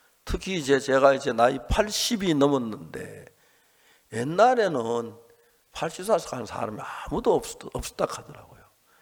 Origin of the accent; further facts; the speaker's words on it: North Gyeongsang, South Korea; born there; 저는 경북 순산에서 태어났고요. 1944년에 태어났습니다.